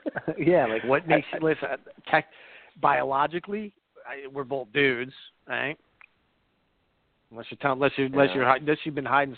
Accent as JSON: {"language": "English", "town": "Middletown", "region": "New Jersey", "country": "United States", "tie": "born or raised there", "said": "Fifth grade, I moved from Jersey City to down the Jersey Shore to Middletown. And that's when I got into organized sports."}